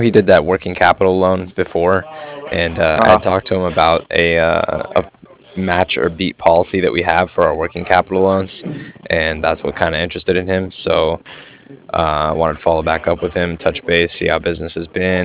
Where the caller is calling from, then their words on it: Cardiff, Wales, United Kingdom; And I was calling from Cardiff.